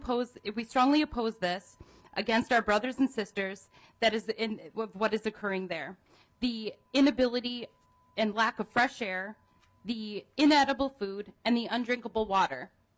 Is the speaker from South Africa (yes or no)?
no; Zimmerman, Minnesota, United States; I'm from Zimmerman, Minnesota in Sherburne County, and I've been a resident there for roughly 7 years.